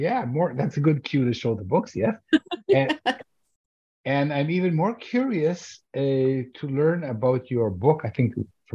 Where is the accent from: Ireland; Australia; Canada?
Canada; I grew up in Canada.